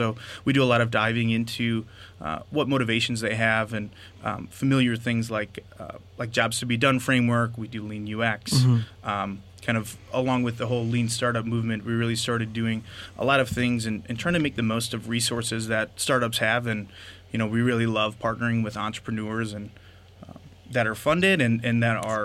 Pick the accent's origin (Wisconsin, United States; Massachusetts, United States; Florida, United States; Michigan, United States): Wisconsin, United States; Green Bay; So I grew up in Titletown, Green Bay, Wisconsin. If you guys are familiar with the Packers, I grew up here and born and raised.